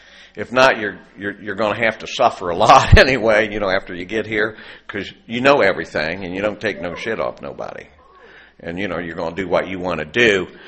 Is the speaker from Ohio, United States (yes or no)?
yes; Ohio, United States; And, no, I'm really from southern Ohio, where I was raised on the Kentucky and West Virginia border in that area.